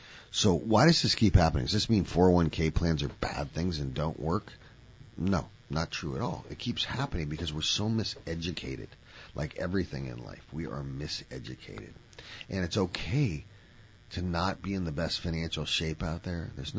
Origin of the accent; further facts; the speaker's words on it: United States; So we have to jump in as the American population and support our community banks.